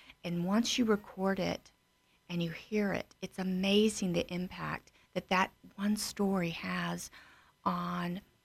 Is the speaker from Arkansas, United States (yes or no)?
yes; Arkansas, United States; And I can think of a story growing up. I grew up in Arkansas.